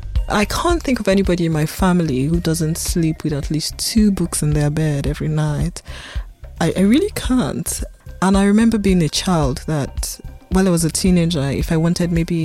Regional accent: Ilesha, Osun, Nigeria; also born or lived in Lagos / Ile-Ife; I was born in Lagos, Nigeria, and after a while my parents moved to a city called Ilesha, where Most of Stay With Me is set. And then again we moved again to a city called Ilefe, about 30 minutes from Ilesha, which is a university town. My mother is a doctor.

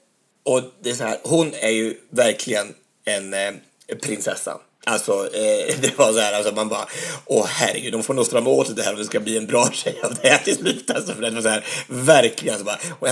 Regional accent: Örebro County, Sweden; Jag är från Närke också

